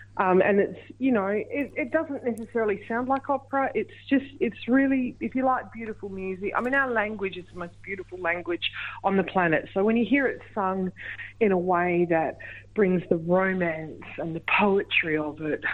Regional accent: Western Australia, Australia; now in Perth, Australia; my mob are from, we all live in Perth now, but we're mostly from the Wheatbelt.

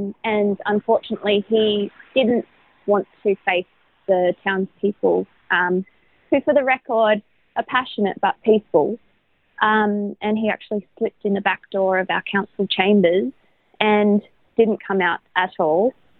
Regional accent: Perth, Western Australia, Australia; now in Lismore, Australia; I actually am born and bred in Perth

